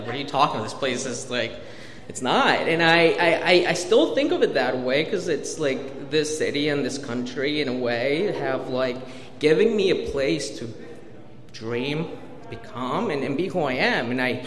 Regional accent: Mexico; now in Baltimore, United States; I am an immigrant from Mexico. I'm a DACA recipient. I'm a lawyer

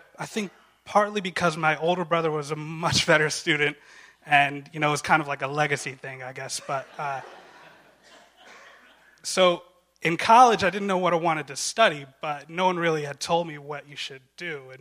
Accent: Baltimore, Maryland, United States; born or raised there; also born or lived in Egypt

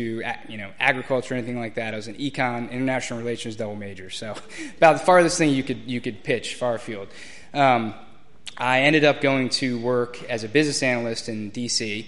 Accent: Eastern Shore, United States; I grew up on the Eastern Shore. I grew up on the water, very fortunate. Grew up on a farm.

